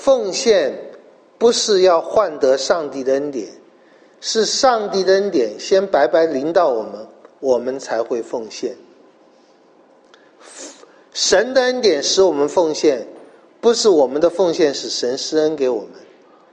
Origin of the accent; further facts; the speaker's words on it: China; 我们中国人最懂这个了。